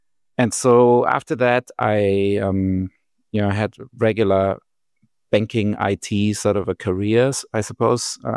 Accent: Frankfurt, Hesse, Germany; accent: German; English is a second language; I come from Frankfurt. Very easy to tell that my accent gives away that I come from Germany.

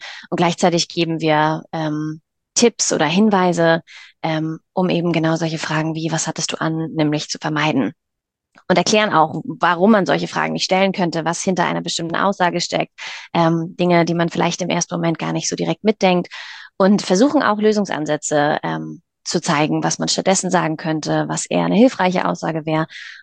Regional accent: Schleswig-Holstein, Germany; wir kommen aus Norddeutschland, aus der Nähe von Kiel

